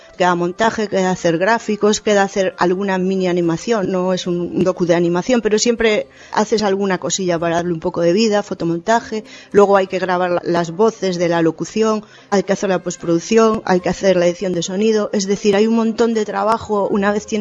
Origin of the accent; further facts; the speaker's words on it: Galicia, Spain; moved away; Aunque yo soy gallega y llevo aquí un tiempo